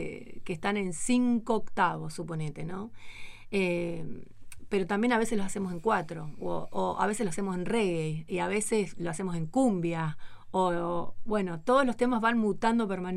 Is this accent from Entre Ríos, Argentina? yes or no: yes; Concordia, Entre Ríos, Argentina; Bueno, fíjate que yo toda mi infancia fue en Concordia, entonces Salto está enfrente.